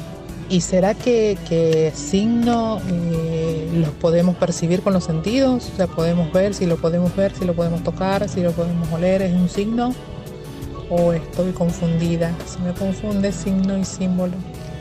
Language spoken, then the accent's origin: Spanish; San Juan, Argentina; de San Juan.